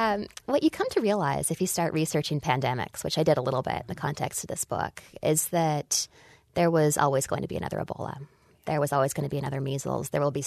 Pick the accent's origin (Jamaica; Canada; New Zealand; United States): Canada; Western Canada; perhaps because it's from the region where I grew up in Western Canada.